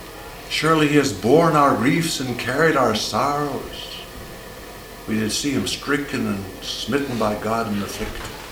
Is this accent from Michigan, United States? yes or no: no; North Dakota, United States; In my home state of North Dakota. What happened to my North Dakota state?